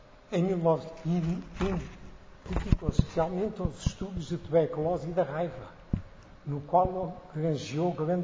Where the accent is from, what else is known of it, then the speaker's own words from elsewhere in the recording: Setúbal, Portugal; accent: Setúbal; Eu, que sou o 6º, já não nasci em Setúbal. Mas, como diz a minha família, eu sou aquele que tem o R de Setúbal mais acentuado.